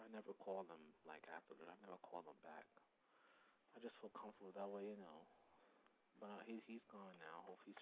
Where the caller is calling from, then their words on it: Newark, New Jersey, United States; I'm calling from Newark.